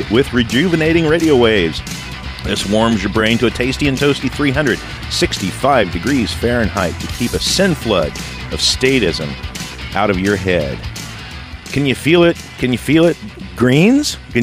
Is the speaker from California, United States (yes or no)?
yes; California, United States; also born or lived in Nevada / Kentucky / Ohio; I grew up on the West Coast, and mostly in California, and I've lived in Nevada and Kentucky and Ohio, and now we're kind of traveling around in our RV.